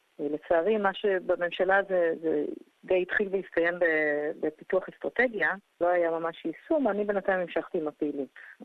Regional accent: Ramat HaSharon, Tel Aviv District, Israel; also born or lived in England; אני במקור נולדתי באנגליה. ההורים שלי עשו עלייה כשהייתי ילדת קטנה, הייתי בת 5. ולמעשה הם קיבלו את ההחלטה לעבור מאנגליה לישראל עבורי. לאורך השנים גדלתי ברמת השרון בישראל, בקלדות נהדרת. כשהגעתי ככה לגיל הנאורים, הרגשתי קצת בריטית מדי בשביל ישראל.

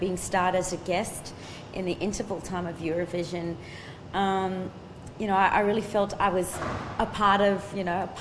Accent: Australia; being Indigenous, being Australian Indigenous, and from my mother's side, I think having that combination, I definitely feel blessed and lucky to be worldly

